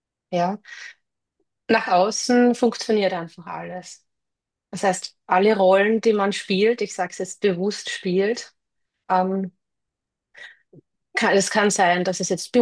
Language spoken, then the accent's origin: German; Austria; Also waren sie quasi im Leo, sagt man bei uns in Österreich, ja, im sicheren Hafen